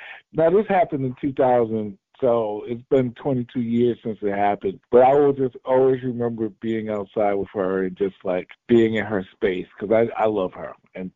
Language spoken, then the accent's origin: English; New York City, New York, United States; I love this movie so much because it does bring back those memories of growing up in New York City.